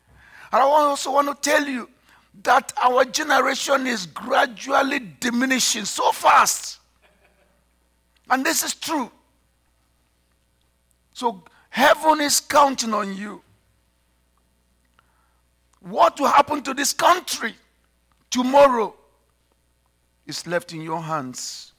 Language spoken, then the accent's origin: English; Canada; But and I'm Canadian.